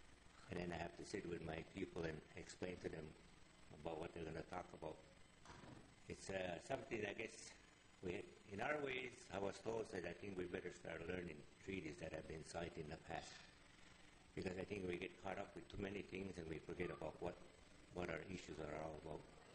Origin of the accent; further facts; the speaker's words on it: Kahnawake, Quebec, Canada; I am from Ganawage, just 15 kilometers south of here. I am of the Ganyagahaga Nation, people of the Flint, better known as Mohawks.